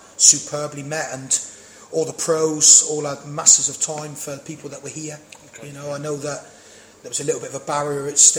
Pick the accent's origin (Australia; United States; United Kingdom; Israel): United Kingdom; Plymouth, South West England; I'm from Plymouth, which is a huge military town.